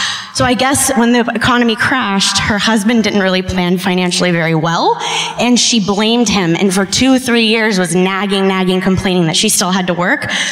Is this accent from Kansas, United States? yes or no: no; Saratoga, California, United States; Oh, I'm from actually Saratoga, which is right near San Jose.